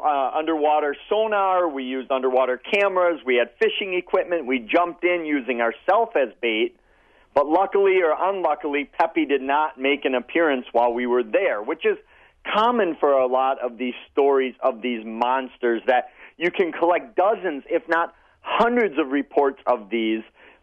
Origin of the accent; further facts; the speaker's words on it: Eau Claire, Wisconsin, United States; Yes, my hometown has been inhabited by this mysterious creature.